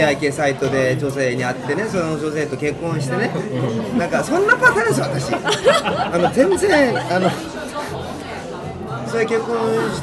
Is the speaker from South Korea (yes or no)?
yes; South Korea; Japanese is a second language; now in Japan; で、あの韓国に戻ったんですけど、一応韓国人ですから